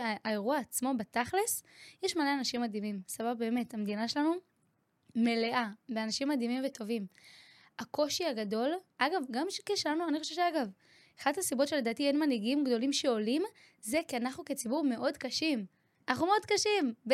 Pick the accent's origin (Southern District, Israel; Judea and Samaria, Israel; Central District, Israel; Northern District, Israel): Judea and Samaria, Israel; Otniel; now in Tel Aviv, Israel; אני באה מאותניאל, שזה יישוב דרום הר חברון, יהודה ושומרון, רחוק אגב מאוד מהעולם שאני כביכול חיה בו היום. אתה יודע, אני כזה בתל אביב ובכל האזור הזה